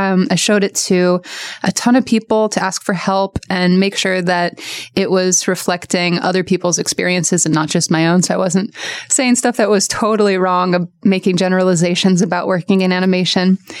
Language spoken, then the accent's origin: English; Portland, Oregon, United States; growing up in Portland, thinking that art was a nice hobby, but would never make me any money.